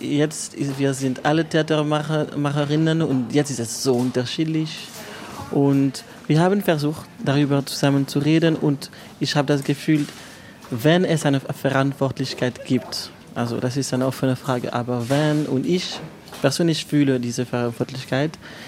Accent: Switzerland; weil ich komme ja aus der Schweiz, aus der Westen, wie auch immer es heißt.

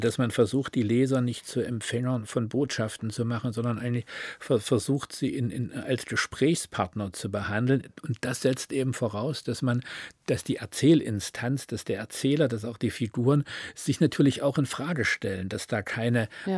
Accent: Dresden, Saxony, Germany; accent: Saxon; Ich bin halt ein Dresdner, ich bin da aufgewachsen und ich bin eben zweisprachig aufgewachsen.

